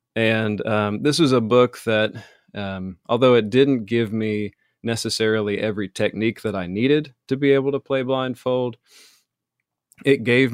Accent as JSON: {"language": "English", "region": "Appalachia", "country": "United States", "tie": "born or raised there", "said": "growing up in Appalachia, you don't really come across many chess clubs."}